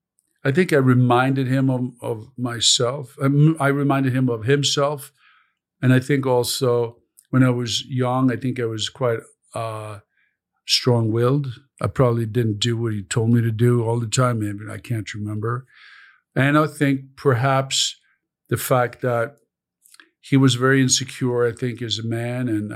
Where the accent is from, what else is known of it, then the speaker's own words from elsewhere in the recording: Sweden; So when I grew up in Europe